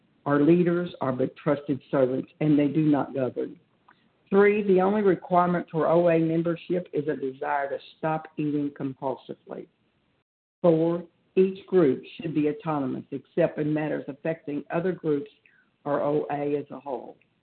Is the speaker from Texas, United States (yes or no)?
no; Pensacola, Florida, United States; I'm from Pensacola, Florida, a grateful recovered compulsive overeater.